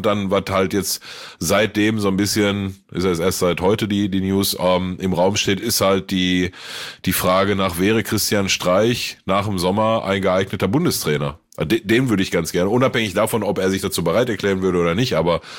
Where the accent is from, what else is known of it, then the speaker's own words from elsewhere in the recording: Freiburg, Baden-Württemberg, Germany; Also ich als Freiburger würde ich mir große, große Sorgen machen.